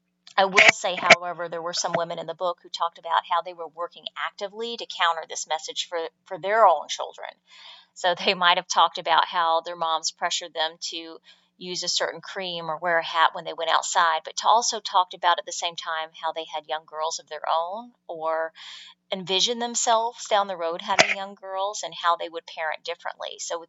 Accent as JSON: {"language": "English", "country": "United States", "tie": "born or raised there", "said": "And I talk about my own experience growing up in the United States."}